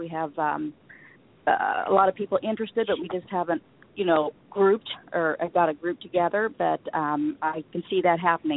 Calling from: Hillsboro, Illinois, United States; I'm in Hillsboro, Illinois.

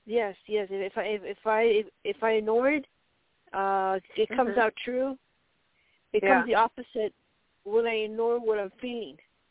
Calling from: Arizona, United States

